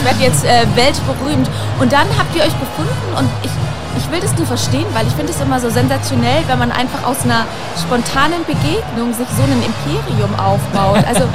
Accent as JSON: {"language": "German", "region": "Bavaria", "country": "Germany", "said": "für mich als Bayerin"}